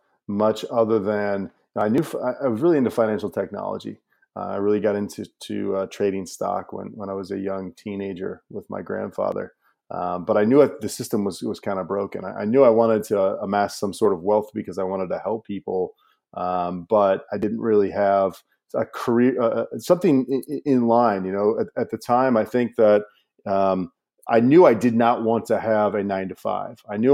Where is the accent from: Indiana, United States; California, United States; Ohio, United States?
Ohio, United States; Lebanon; So growing up outside of Cincinnati, growing up in Lebanon, Ohio, there weren't many people to talk to near the farmlands.